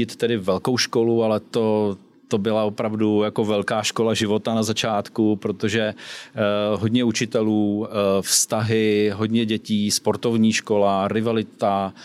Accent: Prague, Czechia; moved away; Jsem původně z Prahy a přistěhoval jsem se nějakou shodou okolností do Litvínova. A v Litvínově jsem učil na prvním stupni.

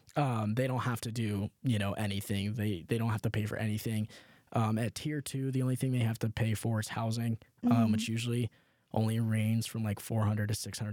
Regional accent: Cincinnati, Ohio, United States; I think I would have ended up at UC either way, just because I'm from Cincinnati.

